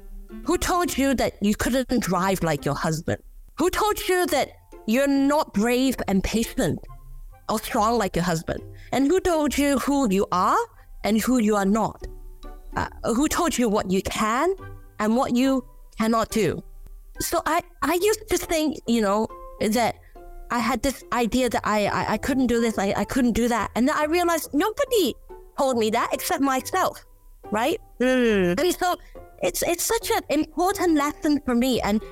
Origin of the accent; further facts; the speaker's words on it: Hong Kong; Let me go back to when I was growing up in Hong Kong.